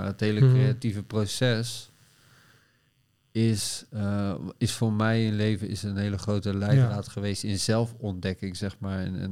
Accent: Gorinchem, South Holland, Netherlands; ik kom uit Gorinchem. En dat was een klein stadje.

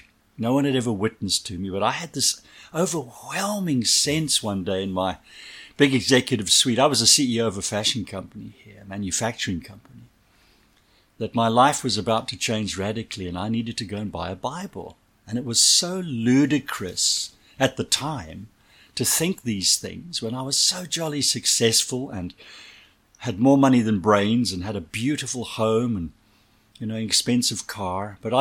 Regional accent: Zimbabwe; moved away; also born or lived in Scotland; I'm a Scotsman by birth. Grew up in Rhodesia, present-day Zimbabwe. Spent 11 years in law enforcement there.

